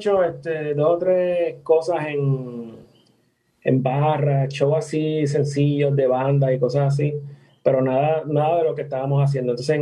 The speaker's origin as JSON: {"language": "Spanish", "town": "Dorado", "country": "Puerto Rico", "tie": "born or raised there", "said": "nos criamos juntos aquí en Dorado."}